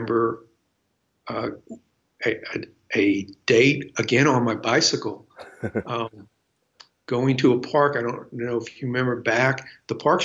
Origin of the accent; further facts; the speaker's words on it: St. Louis, Missouri, United States; Growing up in St. Louis, barbecue was a, you know, it's that noun verb thing.